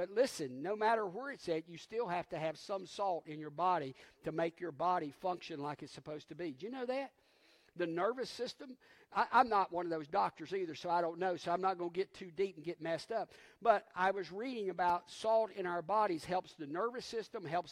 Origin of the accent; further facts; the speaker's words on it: United States; But where I grew up in Randolph County, we called it cussing.